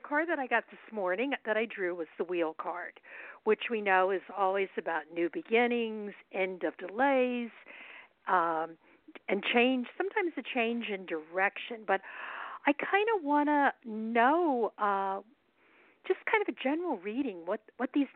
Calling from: Manhattan, New York, United States; I'm calling from Midtown Manhattan.

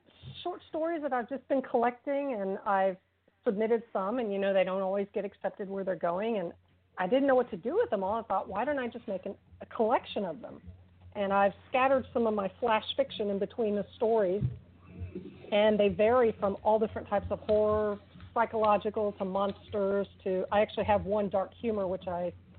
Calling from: Katy, Texas, United States; Katy, Texas, about 20 miles west of Houston.

